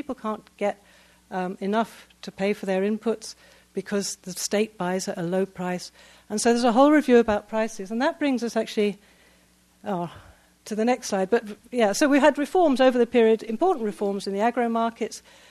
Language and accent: English; United Kingdom; as a British person